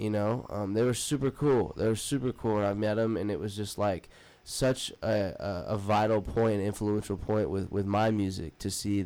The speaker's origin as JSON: {"language": "English", "town": "Terre Haute", "region": "Indiana", "country": "United States", "said": "I'm obviously from Terre Haute, so it's always cool to be close to home playing some shows"}